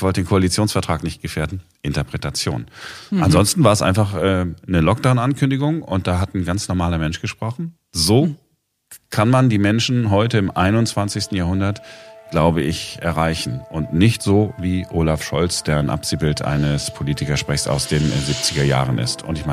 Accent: Duisburg, North Rhine-Westphalia, Germany; Wie man bei uns in Duisburg früher gesagt hat, wegen die armen Kinder gebet jetzt den Kranz.

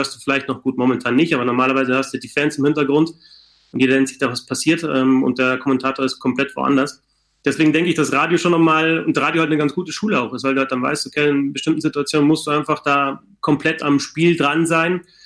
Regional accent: Bavaria, Germany; ich komme jetzt aus Bayern, also Bayern 1.

